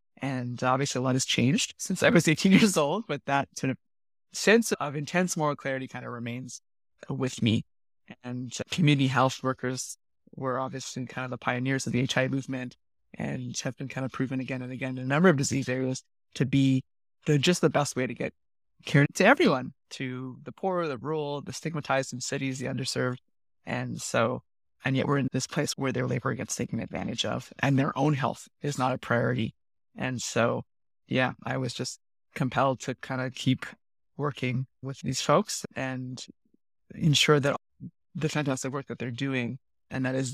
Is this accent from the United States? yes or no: no; Canada; moved away as an adult; I grew up in Canada where health was a right. And then suddenly, at 18 years old, I found myself living in a country unnamed, but right next door